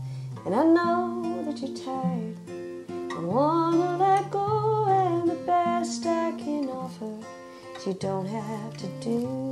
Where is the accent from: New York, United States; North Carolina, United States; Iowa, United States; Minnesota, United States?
Minnesota, United States; Falcon Heights; The Twin Cities. I grew up really close to the State Fair in Falcon Heights, which is a tiny, tiny suburb, but really is just the State Fair like neighbor.